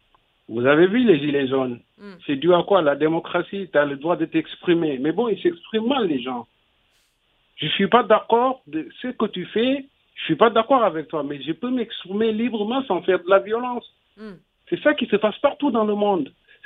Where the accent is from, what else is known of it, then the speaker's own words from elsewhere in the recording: Senegal; Si on est sénégalais, je vais vous donner un exemple. Chez nous, il n'y a pas de démocratie.